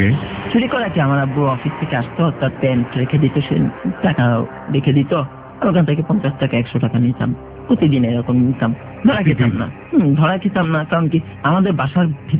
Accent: Dhaka, Dhaka Division, Bangladesh; আমার জন্ম ঢাকা ক্যান্টনমেন্টে, তো ছোটবেলা থেকে আমি ওখানে পড়াশোনা করেছি।

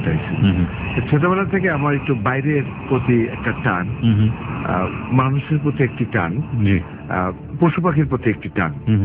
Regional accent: Bangladesh; যেহেতু আমি বাংলাদেশের, সেহেতু আমার জন্ম এখানে, বড় হয়েছি আমি এখানে দেশের।

